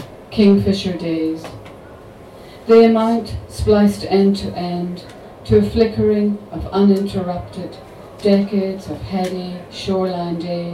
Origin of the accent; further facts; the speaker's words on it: Northern Ireland, United Kingdom; the people I grew up among on the Antrim coast whose livelihood was the ocean